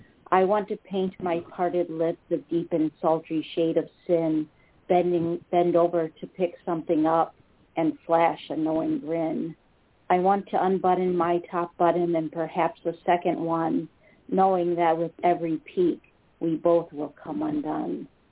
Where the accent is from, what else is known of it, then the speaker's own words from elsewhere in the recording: Wisconsin, United States; accent: Wisconsin; Yeah, well, I want you to hear me say that in my Wisconsin accent. It just doesn't work.